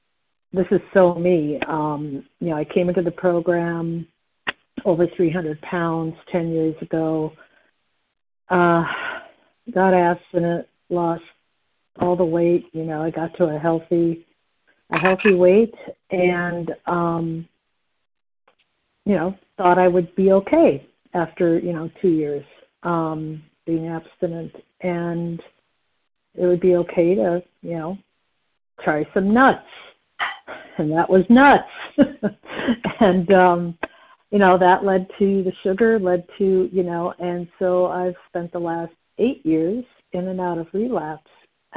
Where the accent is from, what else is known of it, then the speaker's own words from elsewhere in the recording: Wisconsin, United States; I'm from Wisconsin, Central Time